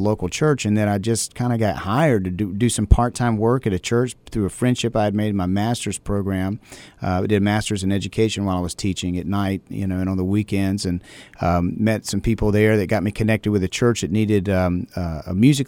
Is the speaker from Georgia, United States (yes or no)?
yes; Atlanta, Georgia, United States; born there; also born or lived in South Carolina; But, yeah, man, I was born in Atlanta, Georgia, moved to South Carolina.